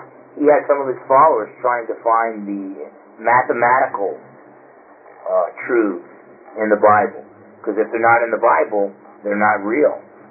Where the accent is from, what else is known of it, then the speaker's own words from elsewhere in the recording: New Jersey, United States; I came from New Jersey originally, and Roman Catholicism is really strong out there.